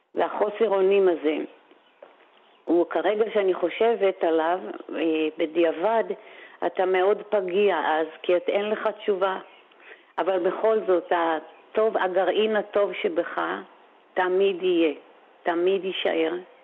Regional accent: Haifa, Haifa District, Israel; בחגיגות עצמאות בחיפה, ופשוט הרקדתי תוך כדי שירה

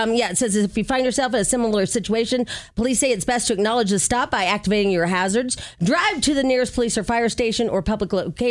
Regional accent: Illinois, United States; because I'm from Illinois, I'm on a lot of group chats about Illinois and different websites.

